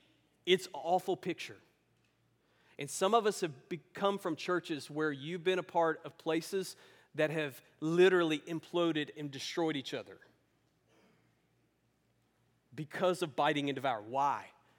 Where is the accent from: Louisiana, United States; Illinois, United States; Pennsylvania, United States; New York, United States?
Louisiana, United States; also born or lived in Georgia; In fact, growing up in Louisiana, I remember, I've heard this a couple times, and actually once or twice living in Georgia.